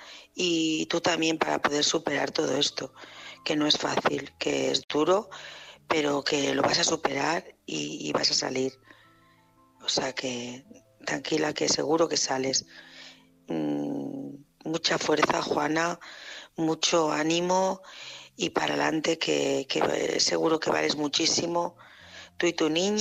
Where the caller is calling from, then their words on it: Barcelona, Catalonia, Spain; Hola, buenas noches. … de Barcelona